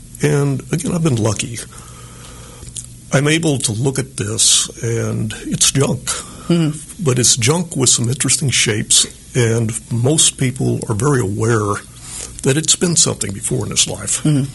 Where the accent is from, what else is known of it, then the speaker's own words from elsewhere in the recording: Missouri, United States; and I'm from Missouri originally, mm-hmm, from central Missouri.